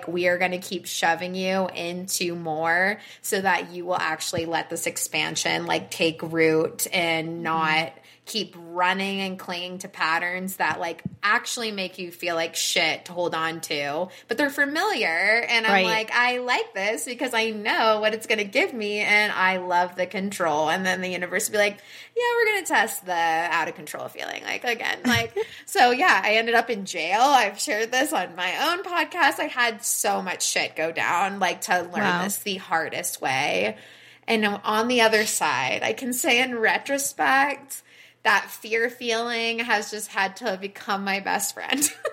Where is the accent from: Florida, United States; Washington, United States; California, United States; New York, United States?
Florida, United States; Like, I think back to I was raised in Florida